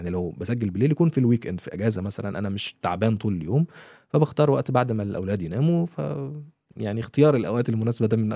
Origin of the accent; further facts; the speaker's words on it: Egypt; now in Dubai, United Arab Emirates; انا معايا اسرة وعايز الاسرة دي تفضل موجودة معايا في دبي. احنا من مصر كل حاجة، بس انا عايز افضل موجود في البلد